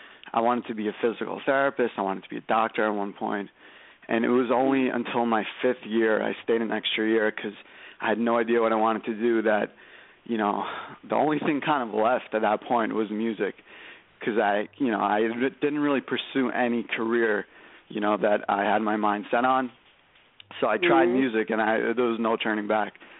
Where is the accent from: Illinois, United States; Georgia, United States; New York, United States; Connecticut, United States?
New York, United States; Brooklyn; From Brooklyn, New York, from Coney Island. We're actually all three of us are from here.